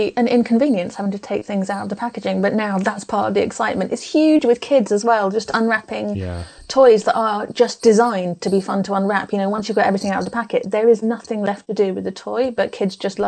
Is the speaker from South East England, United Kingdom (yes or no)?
no; Lincoln, East Midlands, United Kingdom; Kind of 5 miles outside. I think I hated Lincoln growing up yeah. because it didn't have a university yet.